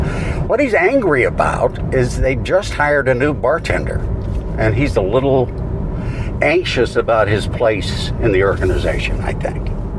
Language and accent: English; Minnesota, United States; born there; Well, I was born in Minnesota, Christopher